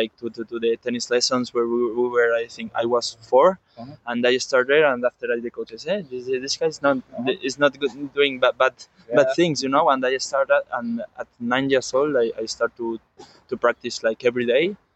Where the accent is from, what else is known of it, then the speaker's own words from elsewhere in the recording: Valencia, Valencian Community, Spain; English is a second language; I'm from Valencia.